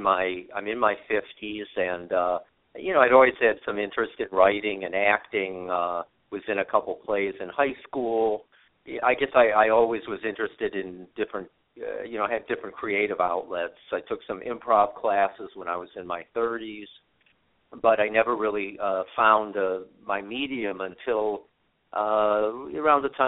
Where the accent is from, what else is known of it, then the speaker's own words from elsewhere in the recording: Cleveland, Ohio, United States; And some of the book was about growing up in Cleveland in the 60s and 70s and kind of coming from this place that was kind of like an underdog